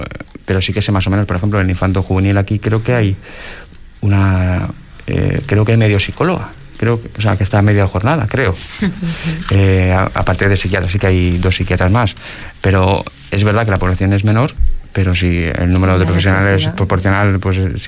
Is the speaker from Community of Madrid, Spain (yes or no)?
no; Catalonia, Spain; now in Fuerteventura, Spain; en Cataluña se está, por ejemplo, que es de donde vengo yo